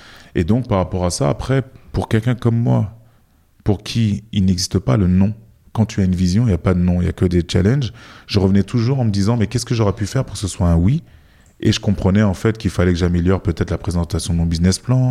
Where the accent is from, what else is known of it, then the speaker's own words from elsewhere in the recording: France; moi je suis français d'origine ghanéenne